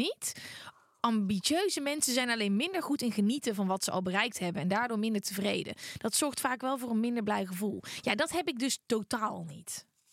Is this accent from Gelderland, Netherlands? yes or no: no; North Brabant, Netherlands; omdat ik uit Brabant kwam.